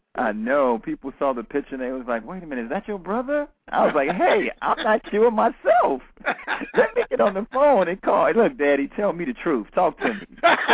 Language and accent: English; Chicago, Illinois, United States; Hey, I'm from Chicago, man, you know.